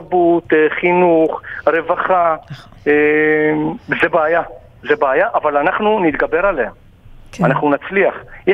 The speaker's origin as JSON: {"language": "Hebrew", "town": "Kiryat Shmona", "region": "Northern District", "country": "Israel", "tie": "born there", "said": "אני בקריית שמונה, אני נולדתי בקריית שמונה"}